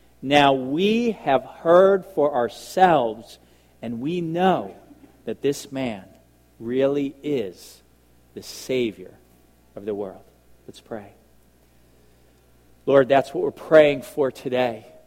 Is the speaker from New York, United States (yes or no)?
yes; Long Island, New York, United States; I grew up in Long Island, New York, or as we say it there, Long Island, New York.